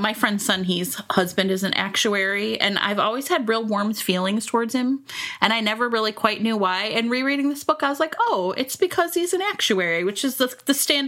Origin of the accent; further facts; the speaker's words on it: Ohio, United States; I grew up in Ohio, and I've got to tell you, there's a real paucity of books, romances set in Ohio.